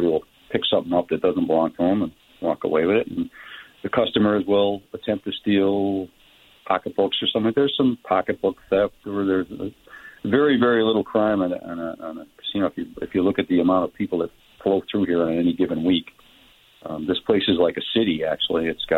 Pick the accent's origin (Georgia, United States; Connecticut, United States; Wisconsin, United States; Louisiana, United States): Connecticut, United States; East Hartford; I grew up in East Hartford, Connecticut, which was a very blue-collar